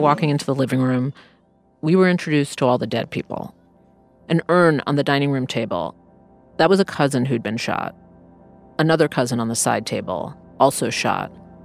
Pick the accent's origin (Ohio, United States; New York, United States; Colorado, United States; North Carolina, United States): New York, United States; Jamaica; I grew up in Jamaica, Queens in the mean 80s.